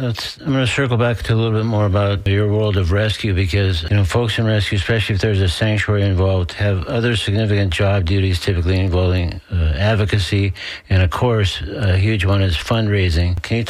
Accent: Fort Myers, Florida, United States; I grew up in Fort Myers, and my dad brought us to the Arcadia Rodeo.

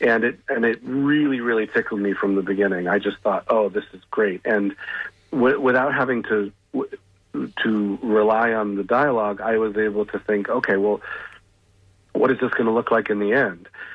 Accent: Seattle, Washington, United States; Because I'm from Seattle. I probably went years without washing my car because it would rain every third day

